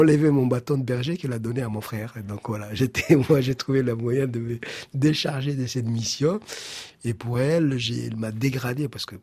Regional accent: Djibouti; parce que le monde, des fois, il est difficile, hein, et surtout quand on vient de Djibouti.

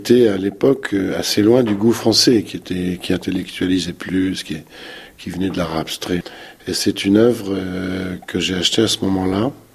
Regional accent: Grenoble, Auvergne-Rhône-Alpes, France; j'ai cherché d'abord dans ma ville natale, à Grenoble

